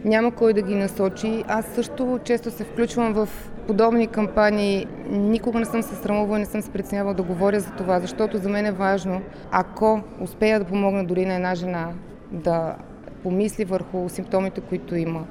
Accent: Sofia, Sofia City, Bulgaria; born there; В град София. През далечната 1987 година, след два дни ще стана на 37

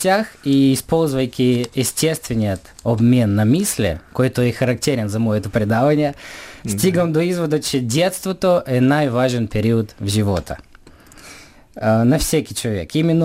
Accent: Taraclia, Taraclia District, Moldova; аз идвам от Молдова, град Тараклия. Град Тараклия, това е център на българската култура в град Молдова. Там говорим на български, знаем за България от малки

